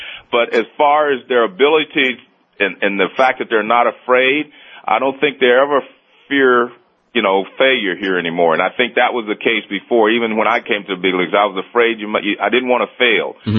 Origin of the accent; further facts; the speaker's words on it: United States; Now, you know, I grew up in America